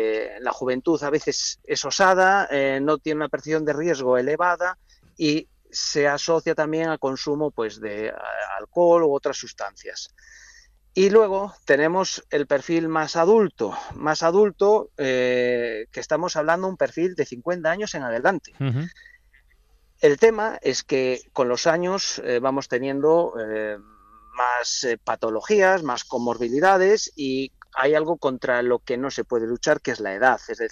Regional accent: Galicia, Spain; yo soy de Galicia y estamos teniendo temperaturas en Galicia que son, una barbaridad en comparación con la fecha y con otros años

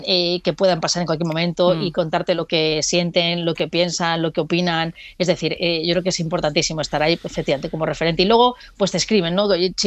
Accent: Madrid, Community of Madrid, Spain; Tampoco aquí en mi adolescencia, aquí en el Villaverde, tampoco fue fácil, ¿eh?

